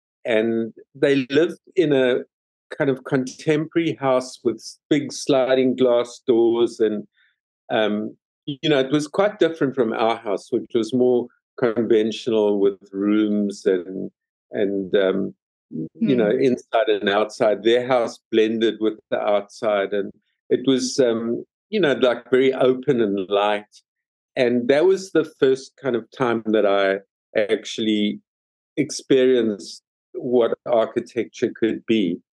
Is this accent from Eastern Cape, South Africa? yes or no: no; Johannesburg, Gauteng, South Africa; growing up in Africa, there were, you know, Johannesburg was actually a modern and quite beautiful city.